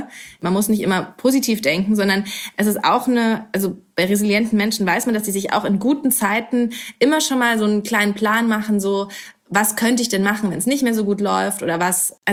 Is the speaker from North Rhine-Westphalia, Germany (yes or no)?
no; Bavaria, Germany; Mit meiner Kindheit in Bayern